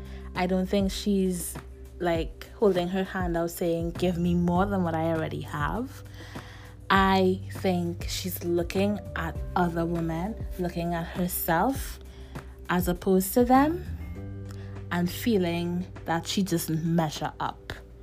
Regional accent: Trinidad & Tobago; as a West Indian woman, as a Trinidadian by birth, born and raised for most of my life at least

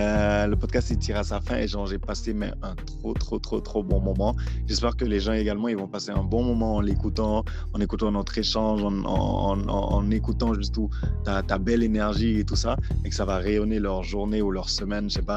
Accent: Senegal; first language Wolof; French is a second language; je ne peux pas écrire dans ma langue locale, dans ma langue maternelle, le fond, tu vois

